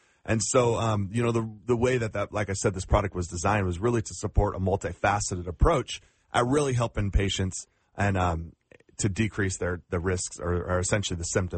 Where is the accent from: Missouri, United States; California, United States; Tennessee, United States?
California, United States; as you said before, I'm from California, and I stay in these hotels